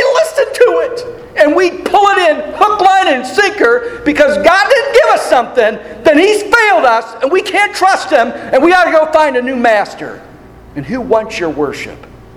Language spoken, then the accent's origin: English; Pennsylvania, United States; I, growing up in Pennsylvania, I always had a dog.